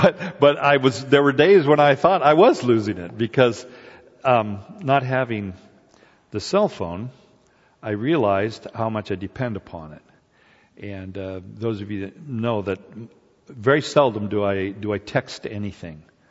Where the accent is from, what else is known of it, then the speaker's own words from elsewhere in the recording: Walla Walla, Washington, United States; You know, I'm from Walla Walla, Washington.